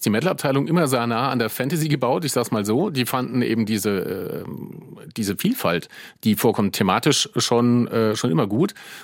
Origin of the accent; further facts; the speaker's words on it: Homburg, Saarland, Germany; das seltsamerweise an meiner Heimatstadt Homburg angelehnt ist